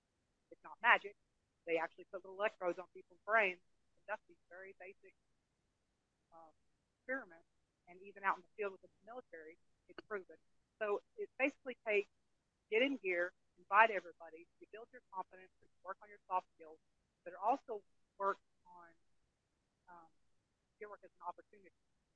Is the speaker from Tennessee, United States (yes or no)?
yes; Chattanooga, Tennessee, United States; I'm from Chattanooga, Tennessee.